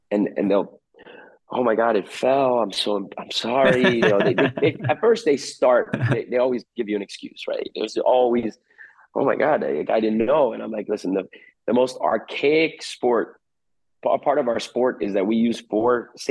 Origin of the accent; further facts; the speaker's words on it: Cuba; accent: Cuban; About my Cuban accent maybe sounded bad there.